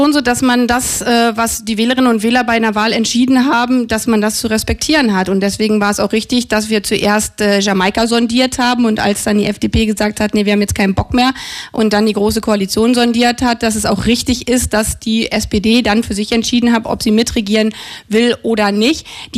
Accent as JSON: {"language": "German", "region": "Brandenburg", "country": "Germany", "said": "ich komme aus Brandenburg, in der Lausitz"}